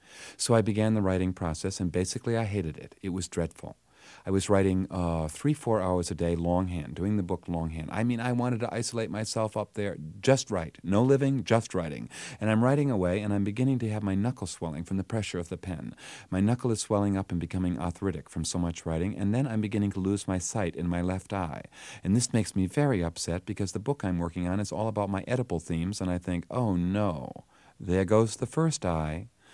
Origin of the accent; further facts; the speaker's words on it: New England, United States; accent: New England; I felt like a Kennedy. You know, I mean, with my New England accent.